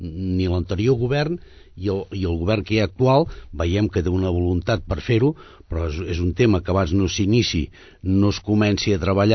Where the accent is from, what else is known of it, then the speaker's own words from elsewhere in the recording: Sabadell, Catalonia, Spain; Som empresaris de Sabadell, som gent d'aquí Sabadell